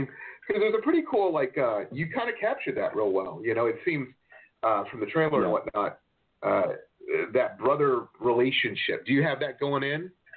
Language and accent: English; Detroit, Michigan, United States; You know, I grew up in Detroit and I knew a lot of people that did bad things.